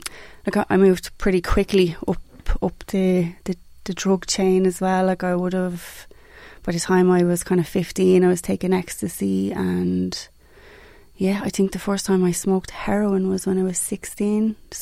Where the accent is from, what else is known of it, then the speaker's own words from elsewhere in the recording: Dublin, Leinster, Ireland; also born or lived in Greece / Waterford; I'm originally from Ballymun.